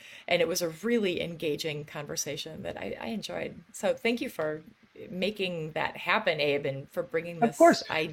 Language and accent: English; Wisconsin, United States; I'm from Wisconsin. I'm six generations deep in Wisconsin.